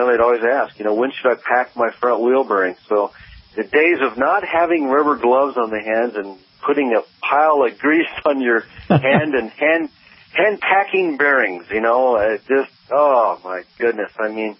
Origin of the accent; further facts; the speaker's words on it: Boise, Idaho, United States; We had March Madness actually play in Boise, Idaho here in my hometown where I'm sitting right now